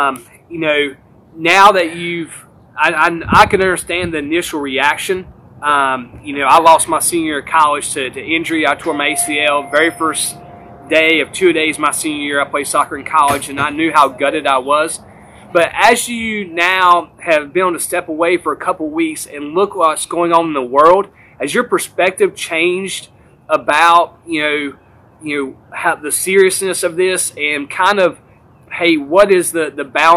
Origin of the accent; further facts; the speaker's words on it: North Carolina, United States; I said, if you need anything when you get North Carolina, let me know. I said, that's my home state.